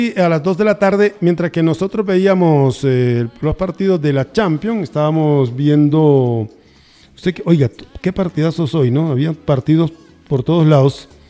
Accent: Colombia; yo soy colombiano

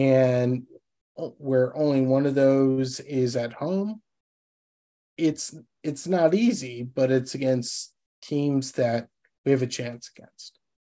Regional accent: Chicago, Illinois, United States; Chicago, my hometown-ish.

